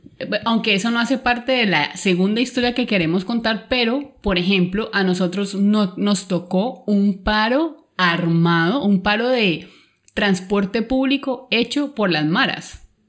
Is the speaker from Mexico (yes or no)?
no; Colombia; nosotros venimos desde Colombia, estamos dando la vuelta al mundo, queremos llegar hasta Alaska